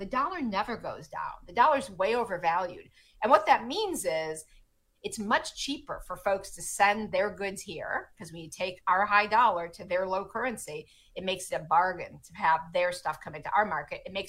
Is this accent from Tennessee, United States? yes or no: no; Wausau, Wisconsin, United States; as someone, you know, who has some sense growing up in Wausau, Wisconsin, what people used to make across the Midwest